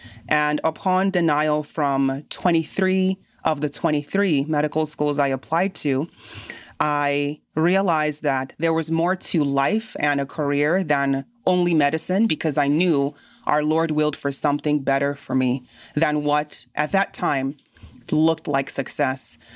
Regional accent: Nigeria; now in United States

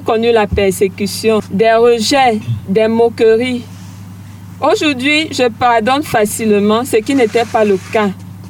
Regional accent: Yaoundé, Centre, Cameroon; born there; Je suis née en 1984 à Yaoundé. Je suis issue de la région du Mbaminkim. Je viens d'une famille de 7 enfants dont je suis la cinquième.

